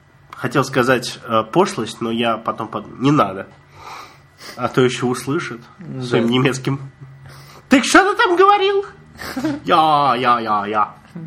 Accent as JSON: {"language": "Russian", "country": "Russia", "said": "смотрит на меня, такой, из России. Я говорю, из России."}